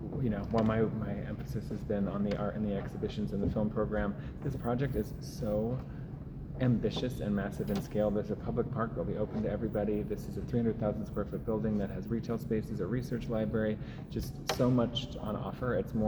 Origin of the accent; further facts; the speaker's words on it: Oregon, United States; I grew up in Oregon.